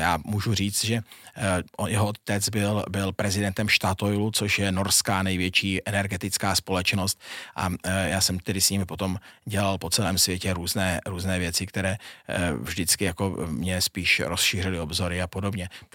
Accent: Holice, Pardubice Region, Czechia; also born or lived in Prague; No a potom jsem se přesunul zase v rámci východočeského kraje do Holic a tam jsem strávil dětství, střední školu v Pardubicích a vysokou školu v Praze potom

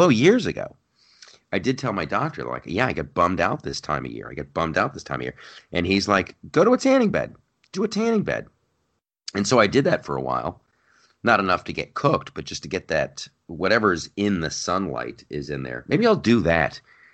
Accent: Ohio, United States; Growing up in Ohio, and just gray, cold, wet, gray, just so.

